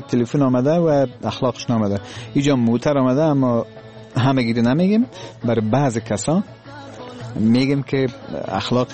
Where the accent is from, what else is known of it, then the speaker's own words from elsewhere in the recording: Herat, Afghanistan; بله من دختر هراتم.